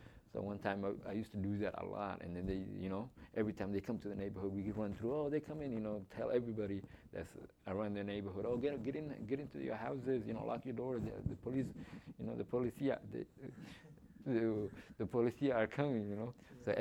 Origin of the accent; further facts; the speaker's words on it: Kenya; So I had my own team, you know, from our own family members growing up in Kenya, refugee camp.